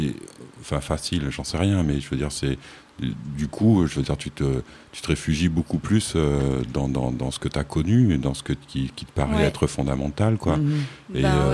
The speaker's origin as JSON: {"language": "French", "region": "Réunion", "country": "France", "said": "Mais par nature, comme tu le disais tout à l'heure, je suis réunionnais. Et c'est difficile d'imaginer, en fait, tant qu'on n'a pas quitté son île"}